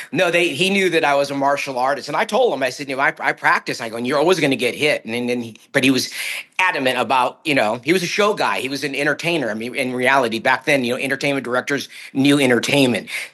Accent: Stockton, California, United States; I grew up in Stockton.

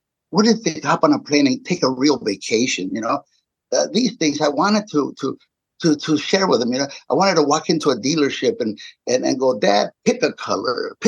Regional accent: Compton, California, United States; You know, I grew up in Compton, so I knew what would work there.

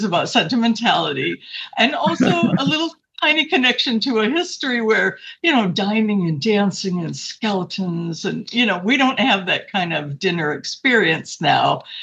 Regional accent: Chicago, Illinois, United States; and then my hometown was Chicago. So I started with Chicago

